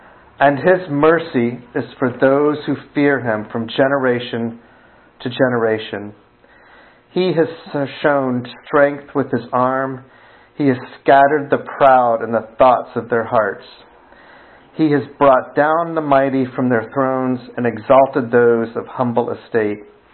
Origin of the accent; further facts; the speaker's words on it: Atlanta, Georgia, United States; A little bit about myself. I was raised in the South and from Atlanta.